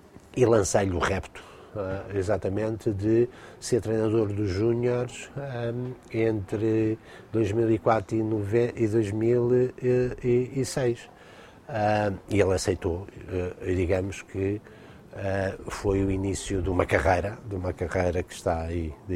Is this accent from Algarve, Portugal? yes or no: no; Vila Franca de Xira, Lisbon, Portugal; eu sou de Vila Franca.